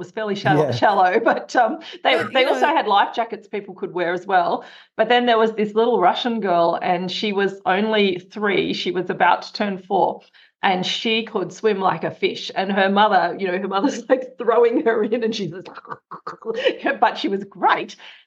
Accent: Australia; especially to me as an Australian who was thrown into the pool when she was a toddler and so learned to swim really young.

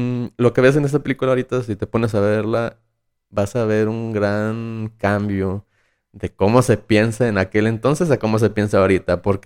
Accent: Mexico; porque somos machos mexicanos, alfa, lo que tú quieras

